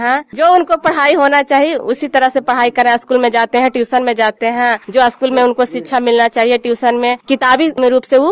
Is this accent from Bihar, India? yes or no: yes; Cheran, Bihar, India; ग्राम चेरन हुआ, नालंदा जिला की निवासी हूँ।